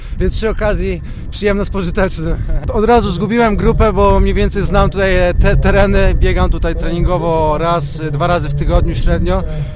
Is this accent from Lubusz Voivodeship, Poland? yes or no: yes; Lubusz Voivodeship, Poland; jestem z Krosnodrzeńskiego. Obecnie mieszkam tutaj blisko Parku Braniborskiego.